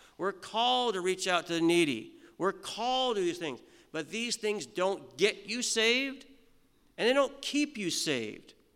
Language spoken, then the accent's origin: English; United States; moved away as an adult; now in Canada; I am an American, but I do live here in Canada. I've been here since 2001.